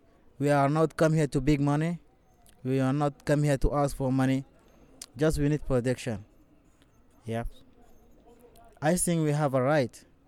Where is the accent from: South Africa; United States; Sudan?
Sudan; English is a second language; I come from Sudan. I know the situation is very terrible in Sudan.